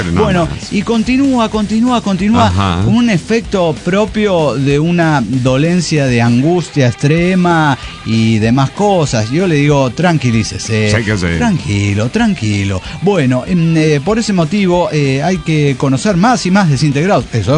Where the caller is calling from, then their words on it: Ciudad Cuauhtémoc, Chihuahua, Mexico; Hola, ¿cómo están? Soy el … de Ciudad Cuauhtémoc.